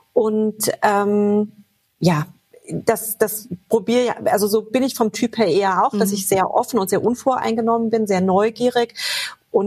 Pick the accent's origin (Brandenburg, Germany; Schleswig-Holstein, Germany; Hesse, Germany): Hesse, Germany; Giessen; Also ich bin in Gießen geboren, ich habe in Gießen studiert, also ich habe Abi gemacht, studiert, ich habe meine Töchter dort bekommen. Also Gießen ist meine Heimat